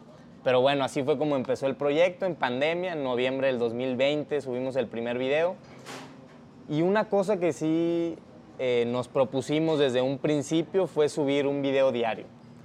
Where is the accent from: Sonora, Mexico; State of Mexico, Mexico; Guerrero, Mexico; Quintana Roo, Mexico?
Sonora, Mexico; born there; Yo nací en Sonora, en el norte de México, y allá acostumbramos mucho a hacer carnita asada